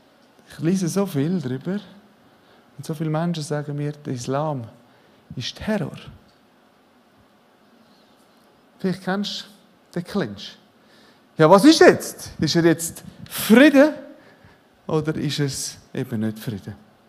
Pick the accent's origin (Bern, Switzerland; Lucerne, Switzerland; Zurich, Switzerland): Zurich, Switzerland; Ich bin im Zürich-Oberland aufgewachsen.